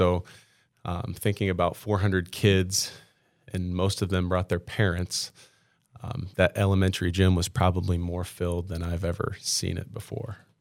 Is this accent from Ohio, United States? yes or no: yes; Ohio, United States; Okay, so I grew up here in Parkway School District. I was a Wilshire boy.